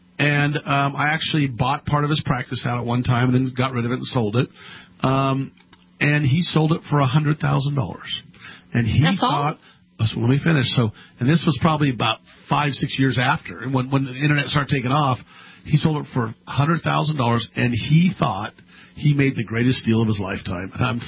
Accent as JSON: {"language": "English", "region": "California", "country": "United States", "said": "I have a very close friend who passed away, bless him, that we are from California. We're California lawyers"}